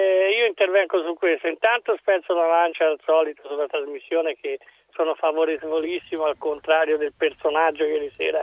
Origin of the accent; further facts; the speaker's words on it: Livorno, Tuscany, Italy; Sì, io sono di Livorno